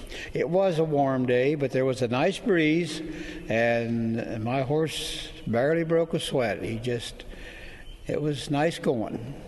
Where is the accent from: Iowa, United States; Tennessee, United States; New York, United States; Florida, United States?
Iowa, United States; Millersburg; That's in Iowa County, eastern, getting over towards eastern Iowa.